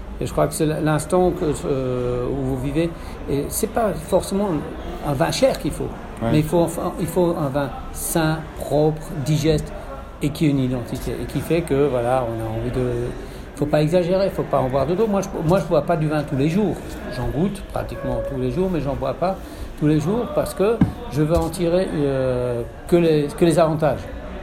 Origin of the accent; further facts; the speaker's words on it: Grand Est, France; Bon, alors, je suis alsacien